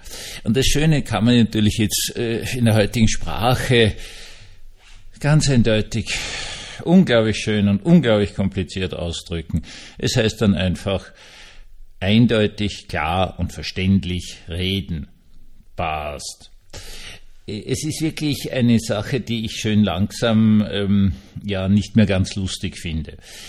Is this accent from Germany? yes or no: no; Austria; Es wird bei uns in Österreich alles nur noch so irgendwie verwaschen.